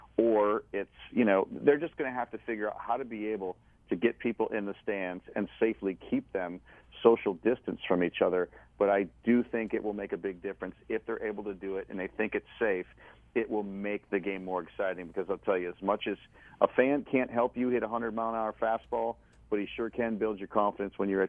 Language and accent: English; Chicago, Illinois, United States; because I grew up in the Chicago area